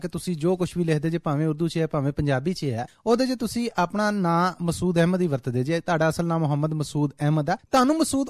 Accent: Punjab, Pakistan; ਅਸੀਂ ਲਹਿੰਦੇ ਪੰਜਾਬ ਦੇ ਵਾਸੀ ਜਾਂ ਤਗੜੇ ਪੰਜਾਬੀ ਆ ਜਿਹੜੇ

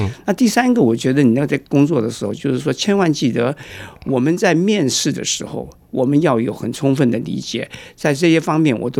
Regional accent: China; now in Australia

